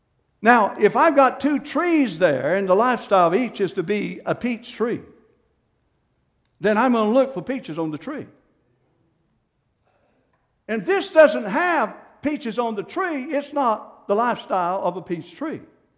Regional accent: United States; accent: Johnson County; I might be mocked because of my Johnson County accent.

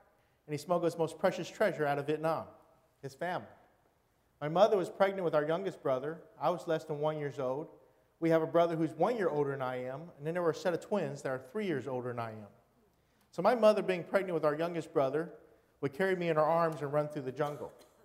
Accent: Chesapeake, Virginia, United States; accent: Southern; our family eventually was able to come to Norfolk, Virginia in 1980 when I was almost 2 years old. I grew up in Chesapeake, Virginia. That's why my English is pretty good, Southern anyways.

